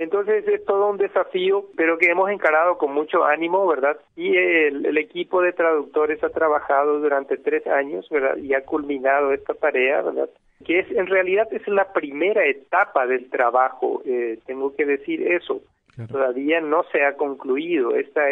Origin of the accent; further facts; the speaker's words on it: Paraguay; born there; Porque yo soy bilingüe, he nacido en el interior del Paraguay y mi familia también es bilingüe